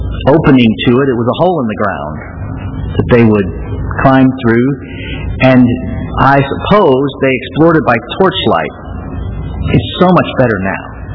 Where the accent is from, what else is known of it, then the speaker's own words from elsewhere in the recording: St. Louis, Missouri, United States; also born or lived in southern Illinois; Part of life where I grew up in St. Louis, and later, as an adult, when I moved to southern Illinois